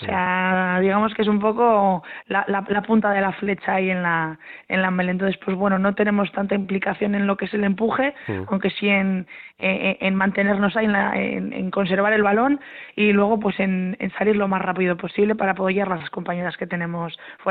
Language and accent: Spanish; Zalla, Basque Country, Spain; Yo mismamente veo en mi pueblo, ¿no? En Zalla